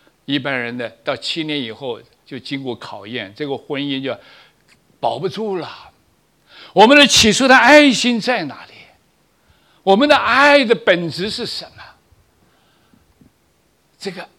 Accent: China; 我是古典的老古董中国人，我还在学习。虽然在欧洲待了快十年，在美国六年的那种熏陶

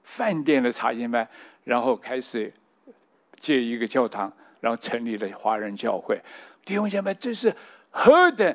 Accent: Taiwan; 我说我们的呼召是到中国，我们是台湾的

